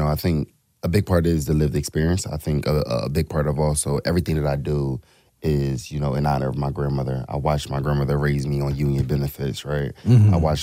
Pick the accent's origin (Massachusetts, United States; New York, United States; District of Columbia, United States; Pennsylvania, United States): Pennsylvania, United States; Germantown; I am born and raised in Germantown. I've been there all my life.